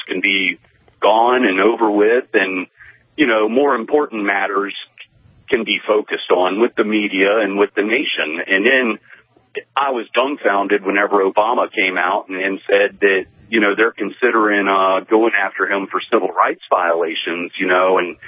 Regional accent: Orange Park, Florida, United States; I'm from Orange Park, Florida, which is about 30 miles from Sanford, and I've been up here for 2 years, and I've still got family down there

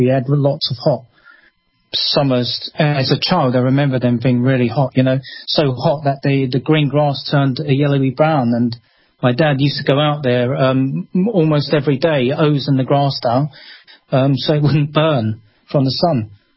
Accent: London, United Kingdom; I was born and bred in London, but, you know, I decided to have a change and move into the countryside, which is a little bit quieter.

